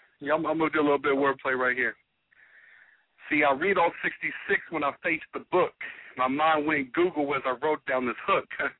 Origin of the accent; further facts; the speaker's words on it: Marion, United States; Man, shout out my hometown, Marion, shout out my church.